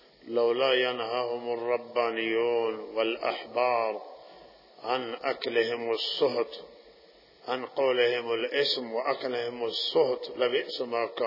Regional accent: Zahedan, Sistan and Baluchestan, Iran; در شهر خودمون زاهدان استان فساد بیداد میکنه

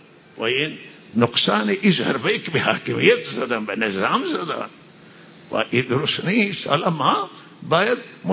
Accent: Iran; ما ایرانی هستیم شهروند ایرانیم

